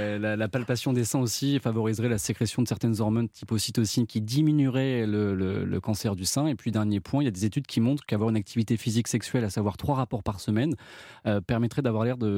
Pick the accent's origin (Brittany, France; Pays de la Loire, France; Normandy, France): Normandy, France; je suis normand, mes grands-parents sont normands comme mes parents.